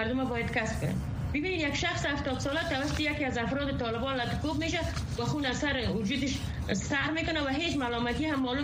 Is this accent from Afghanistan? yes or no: yes; Afghanistan; به عنوان یک شهروند، به عنوان یک زن مسلمان، به عنوان یک افغانی که سالها به افغانستان خدمت کردیم